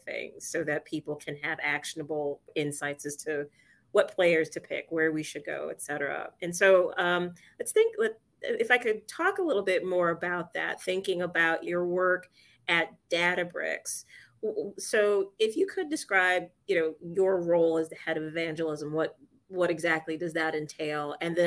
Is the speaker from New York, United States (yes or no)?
yes; Brooklyn, New York, United States; You know, just thinking about the Dodgers, I'm from Brooklyn, so I still remember them back in the day when they still were in New York.